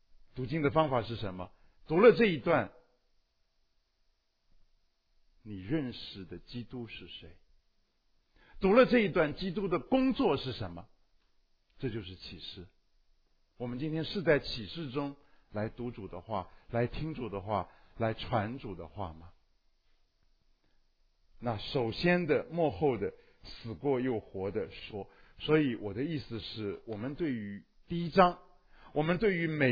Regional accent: China; 啊，我们是中国人，中国人搞定中国人还好一点，但是也难搞。

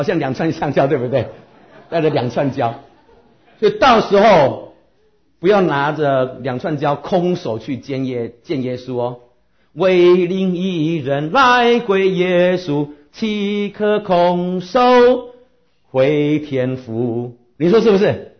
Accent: Taiwan; now in United States; 我从台湾来，我们台湾常常有地震，来到美国家之后也常常有地震啊。

